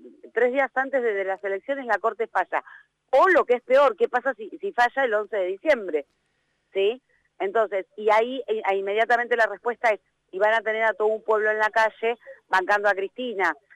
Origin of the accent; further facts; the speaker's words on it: Gregorio de Laferrère, Buenos Aires Province, Argentina; born there; allá en la Ferrere, que es donde yo nací